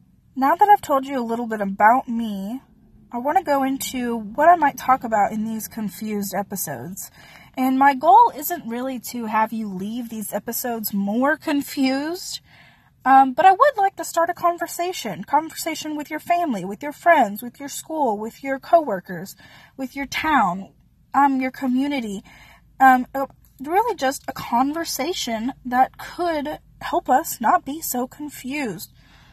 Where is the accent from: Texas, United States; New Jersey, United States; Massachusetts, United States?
Texas, United States; I am Hispanic. I grew up in Texas. I still live in Texas, but that may change in the next few years or so.